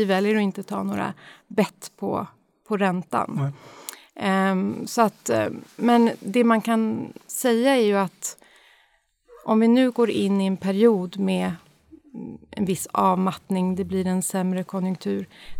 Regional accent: Uppsala, Uppsala County, Sweden; jag är ju då född och uppvuxen i Uppsala.

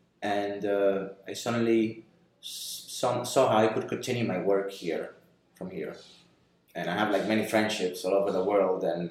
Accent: Dominican Republic; And also I was from the Dominican Republic, and they really liked the fact that I was from here

